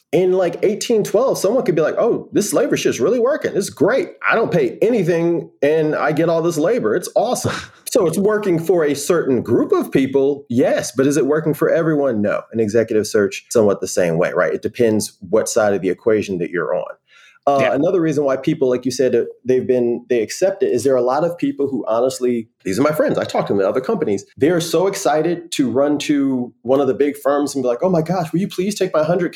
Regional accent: Cleveland, Ohio, United States; So, like you, had some familiarity with the 216, born and bred in Cleveland, Ohio.

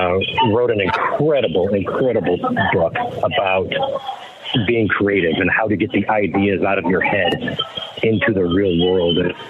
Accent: Detroit, Michigan, United States; mine was Ernie Harwell growing up in Detroit.

